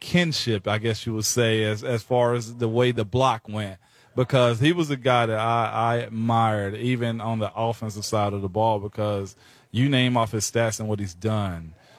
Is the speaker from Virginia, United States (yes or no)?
no; Tennessee, United States; I'm not from Middle Tennessee. I'm from West Tennessee, of course.